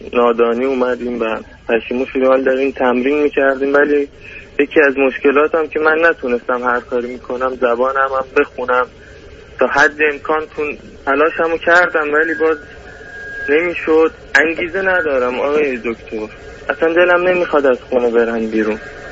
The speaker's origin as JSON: {"language": "Persian", "country": "Iran", "moved": "yes", "lives_now": "Turkey", "said": "از ایران اومدیم، بعد چند سال که موفق نشدم فوق دیپلممو بگیرم، از ایران وارد ترکیه شدیم. من 6 ماه ترکیه هستم."}